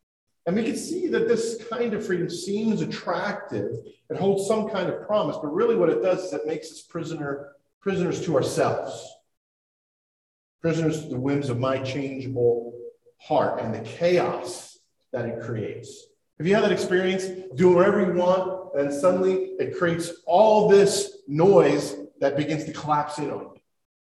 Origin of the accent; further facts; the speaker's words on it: United States; you know, I'm an American. I can do what I want. I'm free.